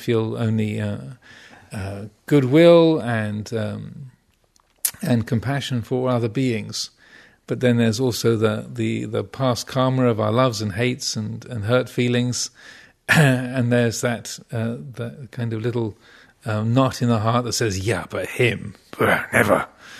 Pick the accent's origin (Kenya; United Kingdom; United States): United Kingdom; England; accent: English; Something that I've said, my obnoxiously English accent, trying to be, I have a problem with being a know-all